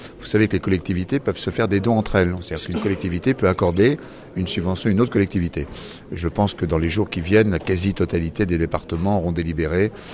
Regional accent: Nouvelle-Aquitaine, France; Nous sommes des Girondins, nous pensons que ce qu'on fait de bien, on le fait sur le terrain.

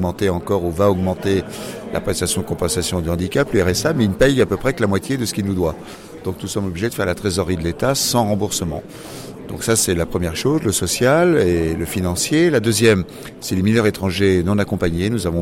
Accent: Nouvelle-Aquitaine, France; Nous sommes des Girondins, nous pensons que ce qu'on fait de bien, on le fait sur le terrain.

